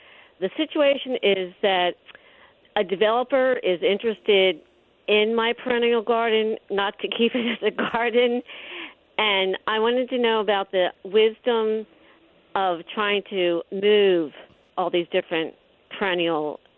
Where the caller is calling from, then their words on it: Philadelphia, Pennsylvania, United States; I'm calling from Fishtown in Philadelphia.